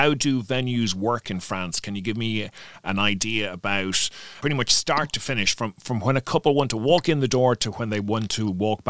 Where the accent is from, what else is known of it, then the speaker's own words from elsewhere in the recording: Ireland; What areas would we know as Irish people?